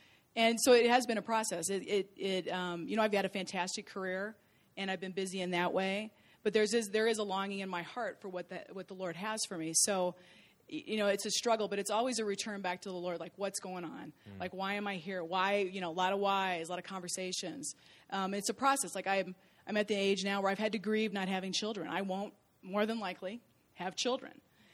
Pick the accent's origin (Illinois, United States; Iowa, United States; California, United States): Iowa, United States; and I'm from Iowa. I was born, raised, went through all the entire school system, never left until I graduated from high school.